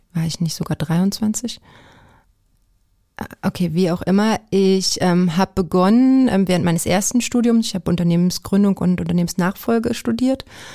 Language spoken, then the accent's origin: German; eastern Germany, Germany; Ich bin Arbeiterkind, ich komme aus Ostdeutschland